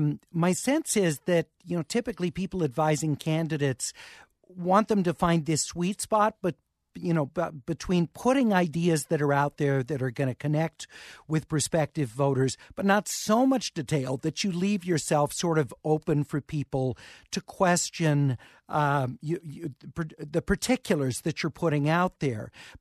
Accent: California, United States; I say this, you know, as a Californian, we cover her a lot

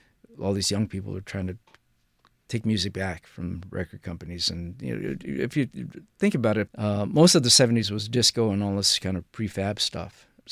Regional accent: Los Angeles, California, United States; In a way, it felt like an island in itself.

